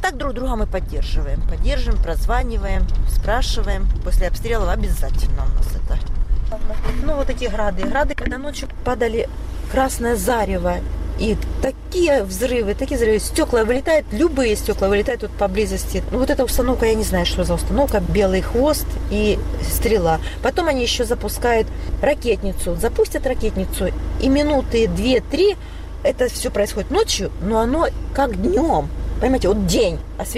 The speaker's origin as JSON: {"language": "Russian", "country": "Ukraine", "said": "Ты русский, я украинец. Мы одинаковые."}